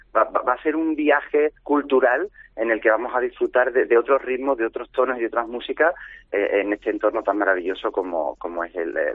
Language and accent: Spanish; Seville, Andalusia, Spain; tanto para los que somos de aquí de Sevilla como para las personas que nos visitan